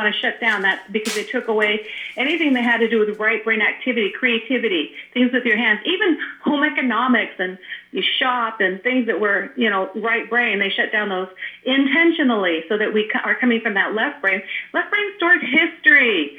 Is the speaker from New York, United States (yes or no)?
no; California, United States; Look, I'm from Silicon Valley, so I know about Haight-Ashbury and all that, you know?